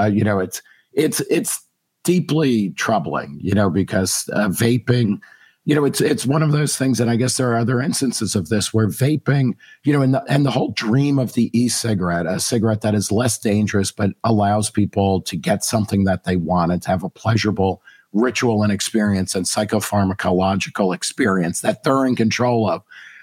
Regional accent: United States; You know, I'm an American, so I realize everything revolves around America.

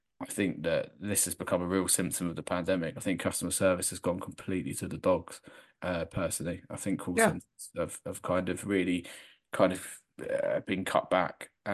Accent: United Kingdom; You know, we're British, we're used to queuing, and we'll do it within reason

